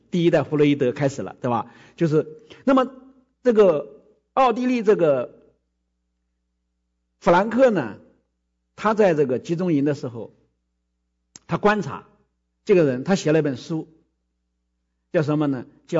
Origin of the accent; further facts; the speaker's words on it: China; 但是也不能说我们中国人吝啬啊，因为太穷了嘛